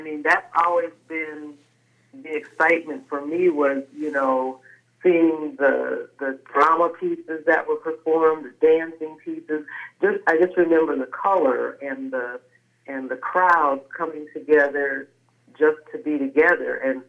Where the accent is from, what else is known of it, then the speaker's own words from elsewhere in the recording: Texas, United States; I think growing up in Texas, it was, you know, anything that we did was always just around what we could do to support, you know, our blackness.